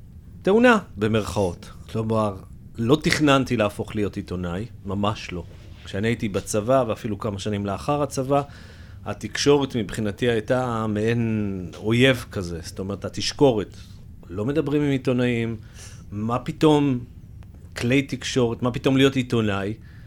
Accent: Jerusalem, Jerusalem District, Israel; אני ירושלמי, בכל זאת אוהד ביתר

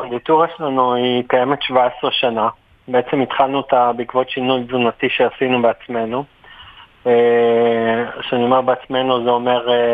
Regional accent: Tel Aviv, Tel Aviv District, Israel; אז אנחנו תל אביבים

